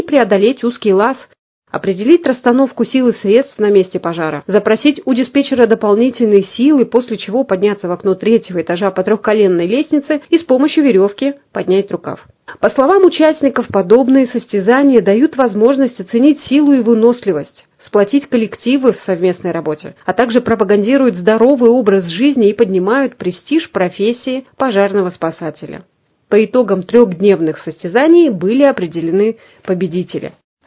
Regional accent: Siberia, Russia; Мы, сибиряки, гордимся нашим коллегой

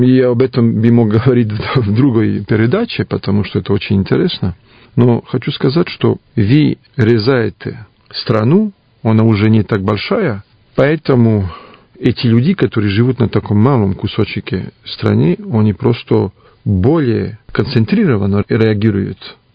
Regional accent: Paris, Île-de-France, France; Russian is a second language; moved away as an adult; now in Serbia; Знаете, я родился в Париже, я там жил больше 32 лет. Потом приехал в Сербию во время бомбардировки

